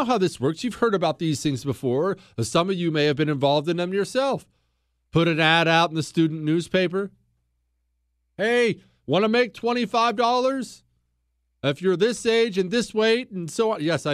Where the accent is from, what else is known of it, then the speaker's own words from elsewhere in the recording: Bozeman, Montana, United States; I grew up in Bozeman, Montana, where you really couldn't find anything beyond marijuana.